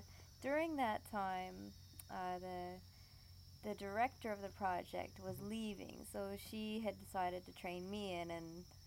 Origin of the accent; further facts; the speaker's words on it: Ontario, Canada; I'm originally from Ontario. I grew up there for most of my life